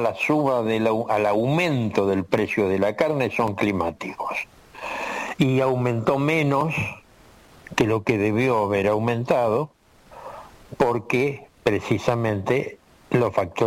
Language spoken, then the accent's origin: Spanish; Argentina; que nosotros como argentinos despreciamos